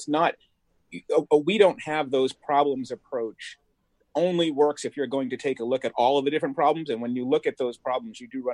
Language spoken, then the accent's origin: English; Massachusetts, United States; because whenever I tell people I'm from Massachusetts, they tend to think that it's a college campus